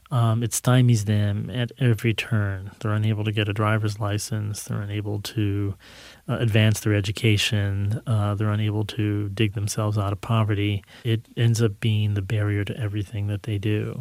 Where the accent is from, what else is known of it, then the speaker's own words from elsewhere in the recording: Ann Arbor, Michigan, United States; I had felt alienated and separated from everyone growing up in Ann Arbor. When there were few Latinos in the Midwest